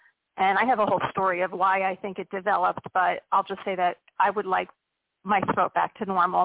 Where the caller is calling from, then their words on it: Pennsylvania, United States; Hey, this is … from Pennsylvania.